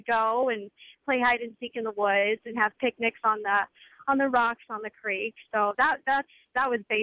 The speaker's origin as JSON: {"language": "English", "region": "Missouri", "country": "United States", "tie": "born or raised there", "also_born_or_lived": "Des Moines, Iowa", "said": "Well, I grew up in Southeast Missouri, although I was born in Des Moines."}